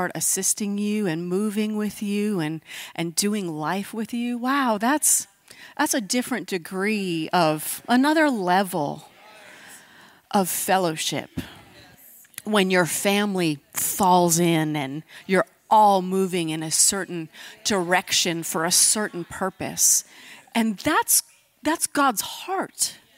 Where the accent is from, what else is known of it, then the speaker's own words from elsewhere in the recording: Buffalo, New York, United States; But in Western New York, I grew up there. I grew up in Buffalo, lived in the same house most of my whole life.